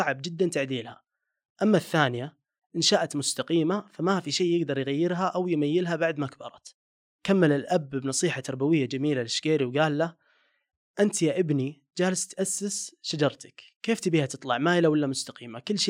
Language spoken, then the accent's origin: Arabic; Riyadh, Riyadh Province, Saudi Arabia; now in Al-Ahsa, Saudi Arabia; مهندس أمن وسلامة، نشأت وتربيت بالرياض، لكن بحكم عملي بأرامكو صرت من سكان الحسا.